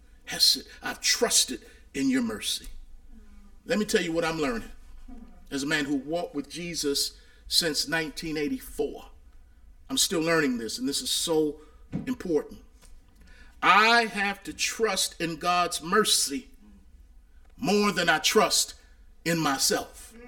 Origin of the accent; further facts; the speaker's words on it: Baltimore, Maryland, United States; I learned about conjunctions growing up in Baltimore watching cartoons.